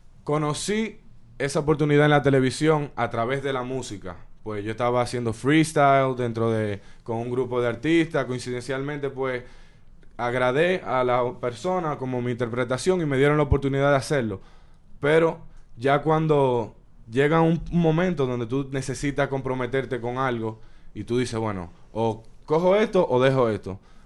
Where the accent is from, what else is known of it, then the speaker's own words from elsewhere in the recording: Dominican Republic; moved away; also born or lived in New York, United States; Pues solamente tengo 7 meses en este país. Nací en Estados Unidos, en Nueva York. Mis primeros 3 años viví allá. Luego me fui a República Dominicana y allá viví mi vida completa.